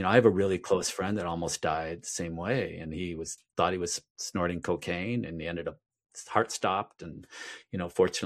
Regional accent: United States; I never thought I would see the day as an American, when you could walk into a store

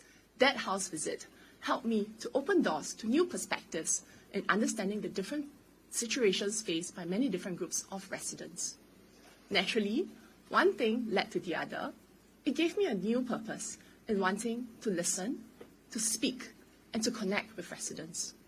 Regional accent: Nee Soon, Singapore; I have been a youth community volunteer in Nee Soon for more than 15 years now. I spent a large part of my youth growing up in Nee Soon.

